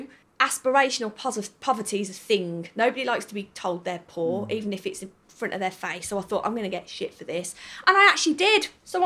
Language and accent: English; Birmingham, West Midlands, United Kingdom; But honestly, I'm so proud of being a Brummie, because community here is so important to a lot of people